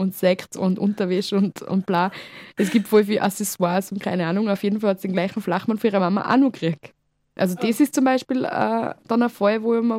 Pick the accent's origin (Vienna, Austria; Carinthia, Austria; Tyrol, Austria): Tyrol, Austria; ich bin eine Tirolerin und eigentlich sagt man uns noch, dass wir die kalten eh gewohnt sind